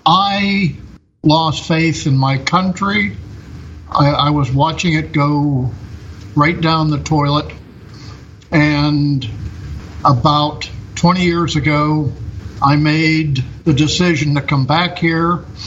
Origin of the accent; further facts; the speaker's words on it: Pennsylvania, United States; now in Vietnam; I'm from Pennsylvania.